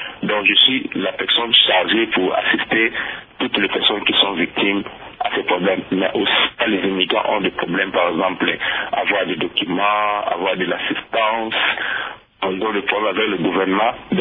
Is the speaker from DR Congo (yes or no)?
yes; DR Congo; now in United States; je suis ici aux États-Unis. J'ai quitté la République démocratique du Congo